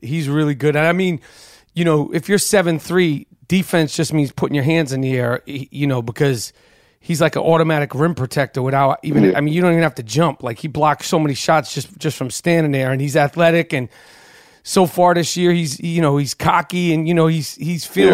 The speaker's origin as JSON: {"language": "English", "town": "New York City", "region": "New York", "country": "United States", "said": "Because you know, like I'm from New York City."}